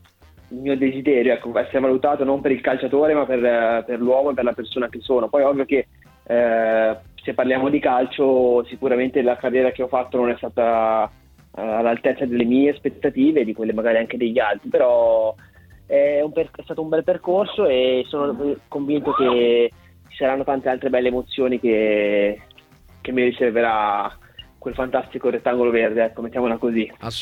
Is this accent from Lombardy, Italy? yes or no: yes; Bergamo, Lombardy, Italy; a Bergamo, quindi sarà super emozionante sia ritornare ai professionisti dopo 2 anni per me